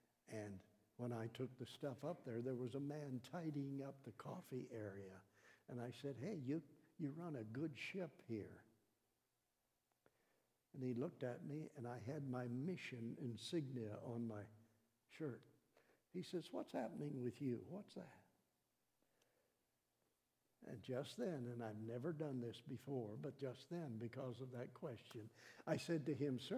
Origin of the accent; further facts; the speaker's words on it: Croatia; Lord, find a way for us to get back to my home country, Croatia, with the good news of Christ.